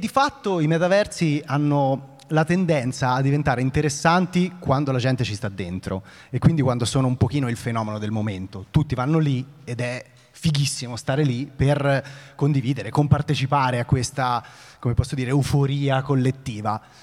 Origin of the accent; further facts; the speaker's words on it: Tuscany, Italy; ma io sono toscano, c'è anche un po' di spirantizzazione